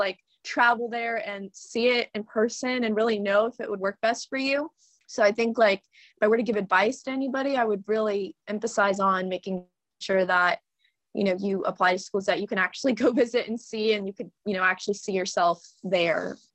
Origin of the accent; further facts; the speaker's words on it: Davis, California, United States; I grew up in Davis, so I like the smaller college town feel.